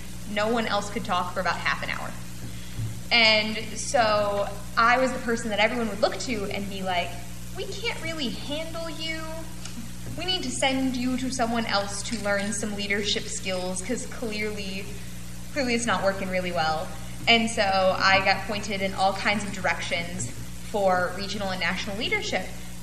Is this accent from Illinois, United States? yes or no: yes; Palatine, Illinois, United States; I am from Palatine, Illinois, so north of Chicago in the suburbs, not really Chicago, but I like to pretend.